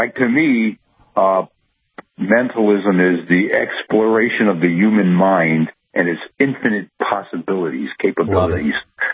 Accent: Allentown, Pennsylvania, United States; Well, growing up in Allentown, I grew up as a kid, Ben, I was real shy, backwards, you know

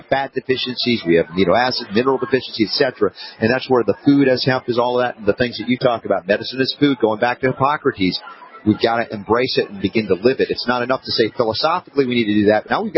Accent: the South, United States; I grew up in the South. I love Southern hospitality.

